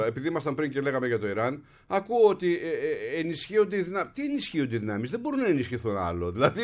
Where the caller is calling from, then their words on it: Lefkonas, Central Macedonia, Greece; Αλήθεια, στο Λευκόνα Σερών.